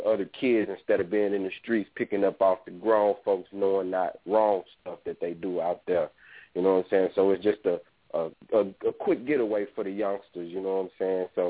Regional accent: Texarkana, United States; also born or lived in California; I was born in Cali, and I was mostly raised down south, you know what I'm saying? But, you know what I'm saying, that's Texarkana

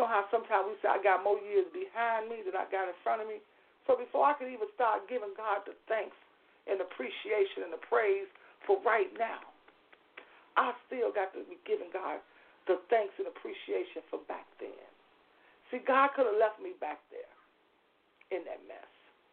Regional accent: Chicago, Illinois, United States; We was born in Englewood, but we was raised up on the west side. So we went from one side of town to the other side of town. My west side, Englewood and Chicago people know what I'm talking about.

